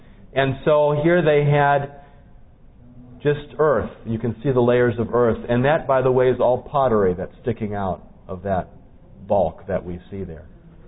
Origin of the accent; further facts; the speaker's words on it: Michigan, United States; I grew up in Michigan, you know, where we have a lot of snow, at least we usually do.